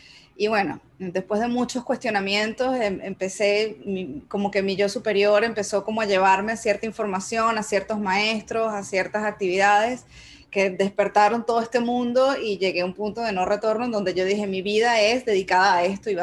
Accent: Venezuela; now in United States; yo me mudé de Venezuela a Estados Unidos hace 5 años ya.

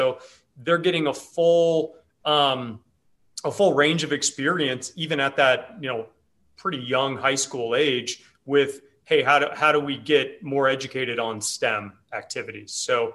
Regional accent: Park City, Utah, United States; Had the opportunity of growing up in Park City, Utah.

